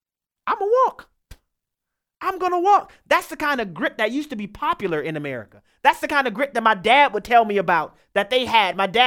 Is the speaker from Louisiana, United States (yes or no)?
yes; New Orleans, Louisiana, United States; Obviously, y'all know I'm from New Orleans, you know.